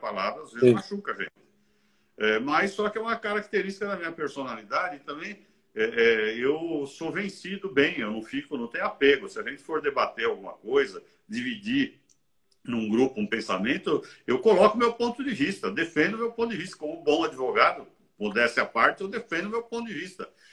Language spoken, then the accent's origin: Portuguese; Brazil; eu sou brasileiro, mas sou de origem italiana, o meu avô era italiano